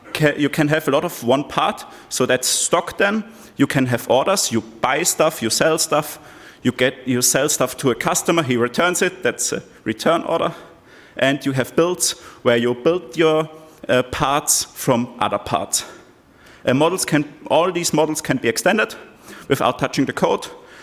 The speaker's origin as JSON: {"language": "English", "country": "Austria", "said": "I'm from Austria"}